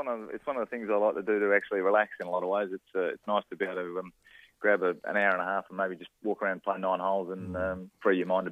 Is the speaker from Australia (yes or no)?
yes; Perth, Western Australia, Australia; also born or lived in United States; So I spent a couple of years in America, but I wouldn't really classify myself as an American. I pretty much grew up in Perth and spent most of my life over there.